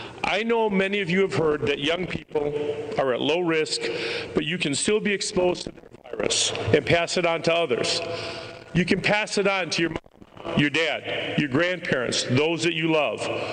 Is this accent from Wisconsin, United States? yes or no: yes; Wisconsin, United States; I grew up in Wisconsin, and I remember the excitement that my friends and I had.